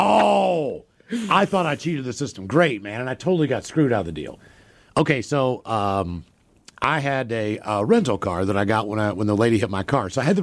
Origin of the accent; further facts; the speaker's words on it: West Virginia, United States; I'm from West Virginia. I can't do that.